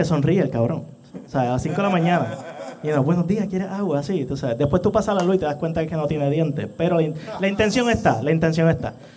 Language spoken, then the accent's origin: Spanish; Cabo Rojo, Puerto Rico; mucho gusto. Yo soy de Cabo Rojo originalmente.